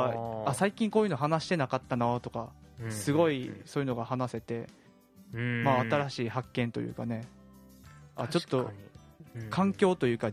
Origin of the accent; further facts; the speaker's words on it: Kansai, Japan; accent: Kansai; なんか俺最近関西弁が下手になってるの